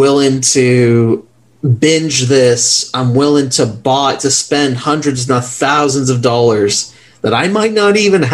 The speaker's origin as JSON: {"language": "English", "country": "Canada", "tie": "born or raised there", "said": "Now, I was raised, kind of, you know, my family's from the West Indies, from Trinidad, and growing up in Canada, we were raised, you know, in a Presbyterian church, right? Like the Christian mindset."}